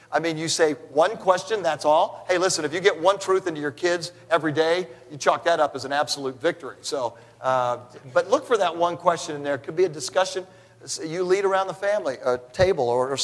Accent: California, United States; Now, I didn't say that because I'm from California, okay?

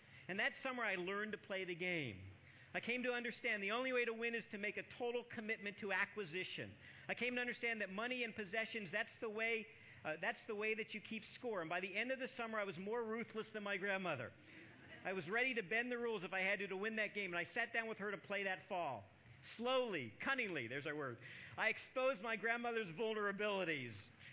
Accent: the South, United States; I mentioned before that I used to live in the South. I was raised in the South.

